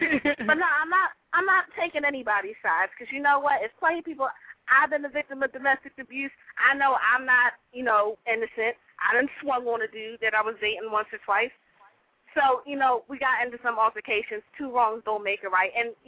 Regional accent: Philadelphia, Pennsylvania, United States; I'm from South Philly, and you just tweeted me and told me to call you.

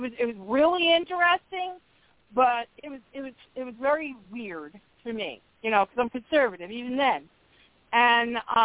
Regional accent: New York, United States; But I grew up on Long Island.

